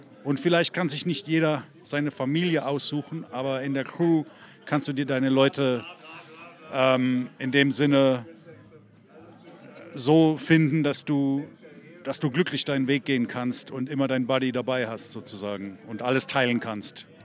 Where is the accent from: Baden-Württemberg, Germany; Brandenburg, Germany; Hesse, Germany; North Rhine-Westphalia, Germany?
Baden-Württemberg, Germany; Heidelberg; und ich komme aus Heidelberg.